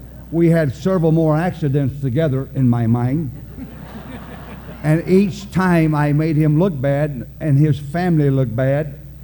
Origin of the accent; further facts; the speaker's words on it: North Carolina, United States; And I am from North Carolina and made some of the greatest white whiskey in the world.